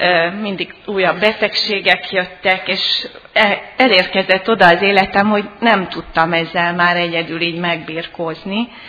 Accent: Szombathely, Vas, Hungary; Hát én Szombathelyi vagyok, és ez az épület konkrétan kötődik a gyerekkoromhoz is, mert ide jártam balettre, amikor pici voltam, és a szomszédos templomba kereszteltek meg.

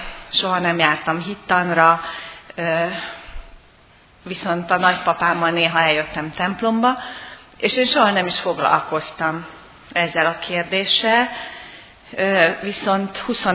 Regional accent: Szombathely, Vas, Hungary; Hát én Szombathelyi vagyok, és ez az épület konkrétan kötődik a gyerekkoromhoz is, mert ide jártam balettre, amikor pici voltam, és a szomszédos templomba kereszteltek meg.

